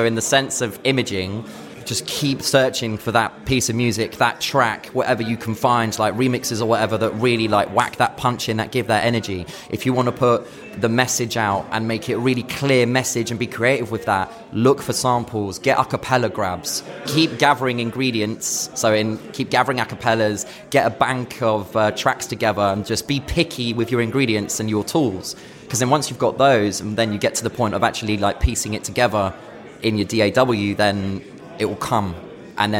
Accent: London, United Kingdom; I'm from London anyway, or like near London, and I moved up to Birmingham for the job to chase that opportunity. I then came back down, then went up to Manchester to chase that.

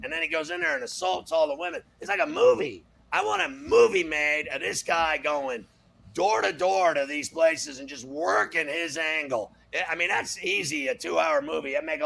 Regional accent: Pittsburgh, Pennsylvania, United States; It's Pittsburgh, and I love Pittsburgh. It's my hometown. I died for Pittsburgh. It's the greatest place I ever known in my life.

